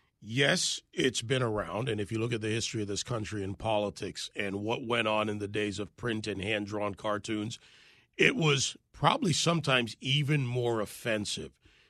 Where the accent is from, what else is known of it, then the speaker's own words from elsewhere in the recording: Jamaica; born there; I was born in Jamaica. My family's from both the United States through our revolution and Jamaica.